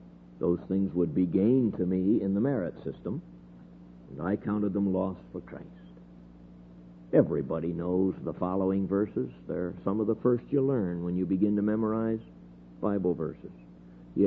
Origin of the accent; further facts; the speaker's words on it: United States; born there; I'm not a naturalized citizen. I was born in the United States, not of naturalized citizens, but my parents were also born in the United States.